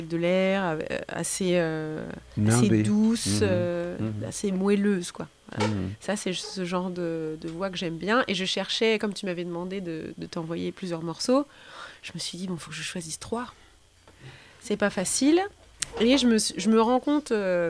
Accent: Hauts-de-France, France; born there; je suis née dans le Nord, mais je suis née dans le Nord de deux parents d'horizons différents.

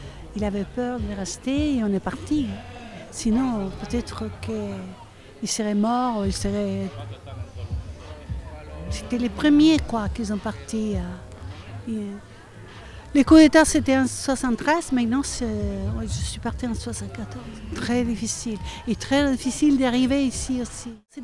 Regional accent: Santiago, Santiago Metropolitan Region, Chile; moved away as an adult; now in Nantes, France; j'habite à Nantes, je viens de Santiago du Chili, je suis retraitée. Je suis arrivée en 76. J'ai quitté le Chili en 74.

